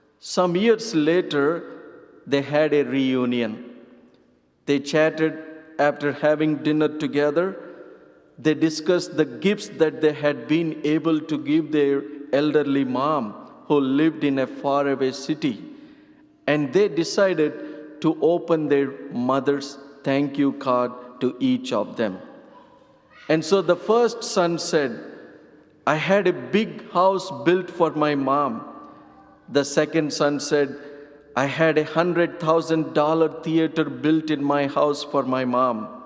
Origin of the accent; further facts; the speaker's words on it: Andhra Pradesh, India; first language Telugu; English is a second language; am from southern part of India, from the state of Andhra Pradesh. Our state language is Telugu, so my mother tongue is Telugu.